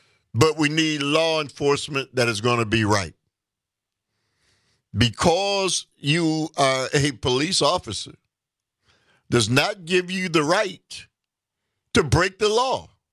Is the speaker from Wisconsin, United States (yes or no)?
yes; Milwaukee, Wisconsin, United States; and in my hometown, Milwaukee, Wisconsin.